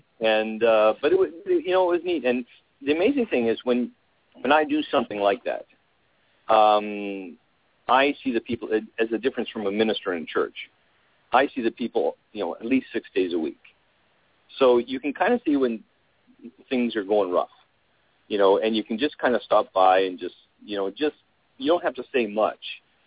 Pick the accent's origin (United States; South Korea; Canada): Canada; Western Canada; I'm originally from Western Canada.